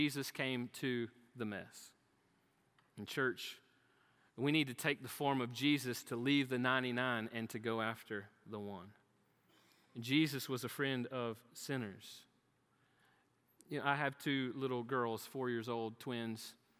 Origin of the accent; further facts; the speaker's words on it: Florida, United States; I'm from Florida. Hurricanes, you can run from them. Tornadoes, not so much.